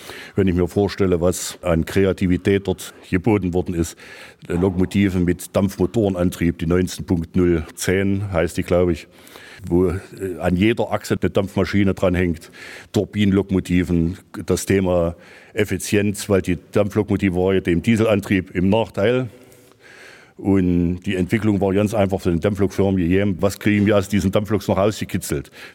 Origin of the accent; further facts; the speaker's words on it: Bad Dürrenberg, Saxony-Anhalt, Germany; Ich komme ja aus Bad Dürrenberg, das ist ungefähr 40 Minuten von hier.